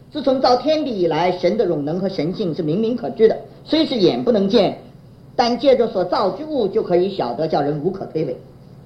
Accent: China; 我们中国人叫老天爷了，是不是？

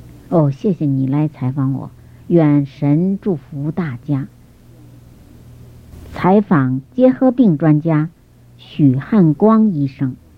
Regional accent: Beijing, China; also born or lived in Fuzhou; 我是在福州出生的，那是中国南部的一个沿海的城市。在我4岁的时候，我的家就搬到北京去了。

